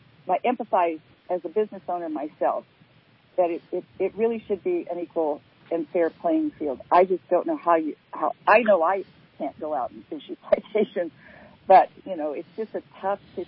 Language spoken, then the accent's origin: English; California, United States; born there; I was born in Kings County.